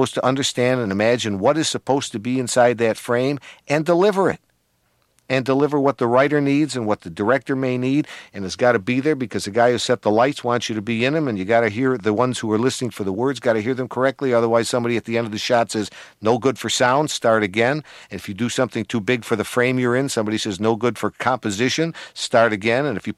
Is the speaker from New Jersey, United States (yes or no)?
no; Rochester, New York, United States; accent: Great Lakes; I'm from Rochester, which is a Great Lakes accent.